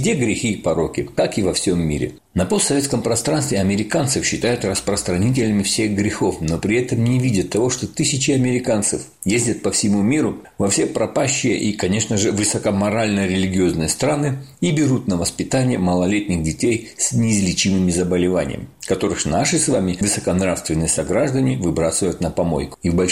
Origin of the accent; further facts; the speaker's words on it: Abkhazia, Georgia; я вырос в Абхазии на курортном побережье